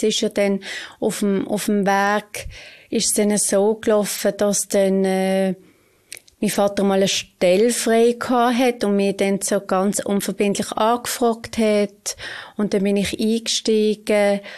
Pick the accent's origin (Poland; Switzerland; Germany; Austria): Switzerland; Muttenz, Basel-Landschaft; ich bin hier aufgewachsen, in Muttenz, genau. Aber eben, wie du jetzt siehst, ich bin in Muttenz aufgewachsen und wir haben unsere Bäckerei in Basel gehabt.